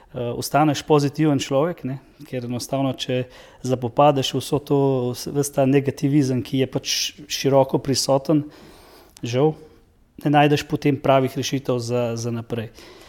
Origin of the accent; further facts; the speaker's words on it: Spodnje Koseze, Central Slovenia, Slovenia; ja prihajam iz Spodnjih Kosez pri Lukovici. To je taka lepa vas, kjer živim s svojo ženo